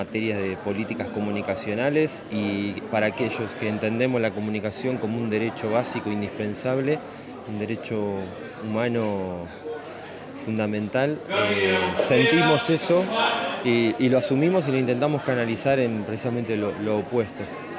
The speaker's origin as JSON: {"language": "Spanish", "town": "San Pedro", "region": "Buenos Aires Province", "country": "Argentina", "said": "vengo de la ciudad de San Pedro, al norte de la provincia de Buenos Aires."}